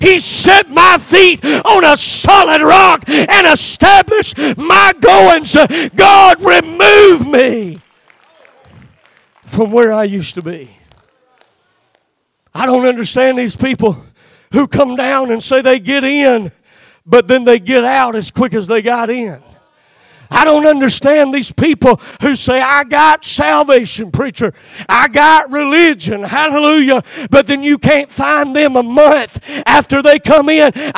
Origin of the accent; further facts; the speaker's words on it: South Carolina, United States; I'm a redneck from South Carolina, and I know what it means to fetch something.